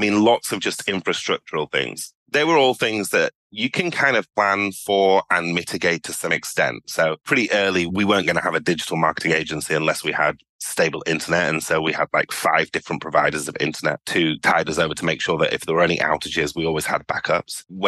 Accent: Sudan; And we're originally from the Sudan in Africa.

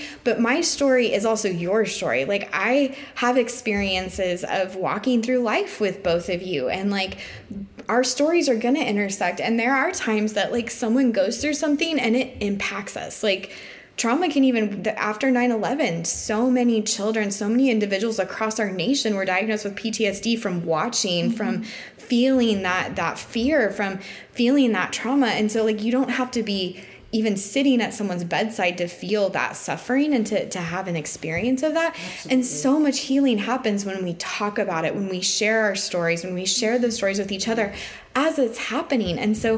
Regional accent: United States; growing up in America and in the church

